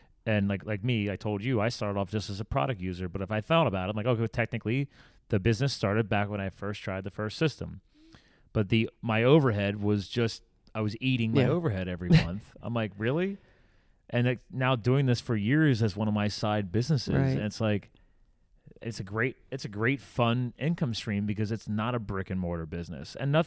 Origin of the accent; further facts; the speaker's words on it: Pennsylvania, United States; also born or lived in Flemington, New Jersey; I'm from here, so I can. I was born in New Jersey, actually, even though I grew up in Pennsylvania. So I was born in Flemington.